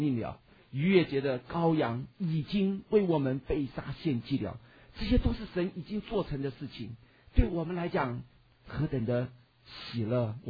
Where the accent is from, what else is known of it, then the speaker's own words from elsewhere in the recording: China; 但是这个正月初一日不是我们中国人的正月初一日哈